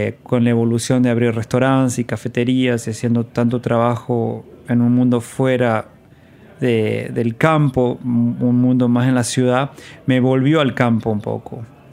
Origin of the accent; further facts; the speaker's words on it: Jáchal, San Juan, Argentina; Mi niñez la pasé siempre en San Juan, en un pueblo llamado Jáchal.